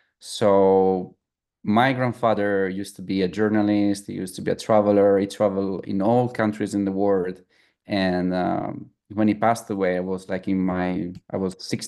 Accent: Dolomites, Italy; And, you know, I grew up near the Dolomites, so I was spending a lot of time in the mountains

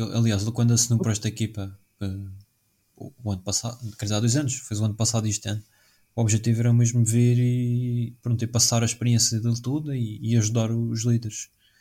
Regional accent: Portugal; e sendo português

